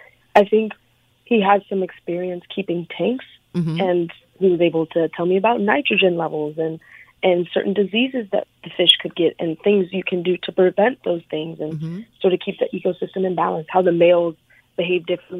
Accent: Sacramento, California, United States; So to me, it had all kinds of nature that I couldn't even fathom where I grew up in Sacramento, things that I had grown up.

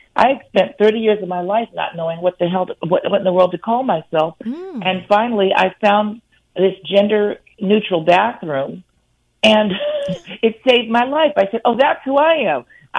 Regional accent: Los Angeles, California, United States; We're from Los Angeles, but he spent quite a bit of time up in the Bay Area at Berkeley Law School

